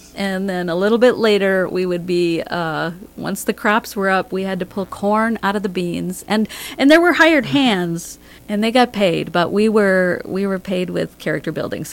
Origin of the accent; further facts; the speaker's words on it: Hampton, United States; Sure. Well, I grew up in the Hampton area. Just outside of Hampton, in fact. My brothers and I, we grew up on